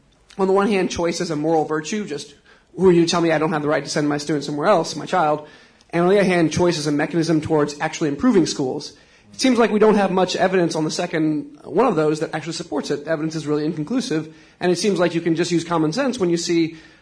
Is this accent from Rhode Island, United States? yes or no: no; Louisiana, United States; born there; as an Indian American born in Louisiana